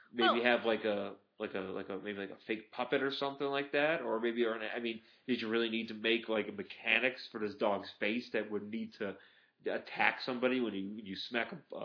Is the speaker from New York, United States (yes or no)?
yes; Cheektowaga, New York, United States; Growing up in Cheektowaga, New York, there was a good dozen of those people.